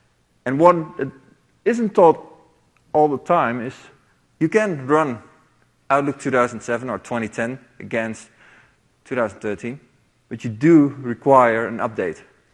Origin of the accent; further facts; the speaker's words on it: Netherlands; So, who am I? … I'm from the Netherlands.